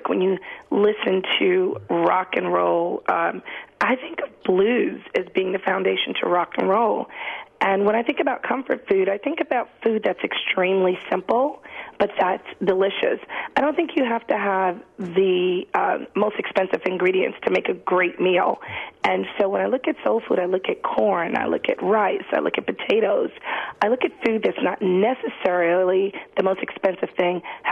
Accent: Harlem, New York, United States; So even though I'm born and raised in Harlem, every summer my parents would send us when we were out of school to South Carolina

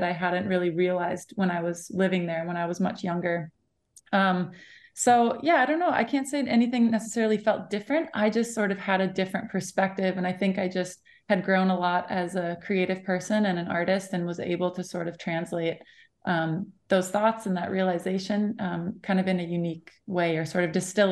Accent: Menominee, Wisconsin, United States; moved away as an adult; also born or lived in New York City; Yeah, so I grew up outside of Menominee. I went to elementary through high school in Colfax, actually. And I moved away in 2011 and went to school in New York City for college.

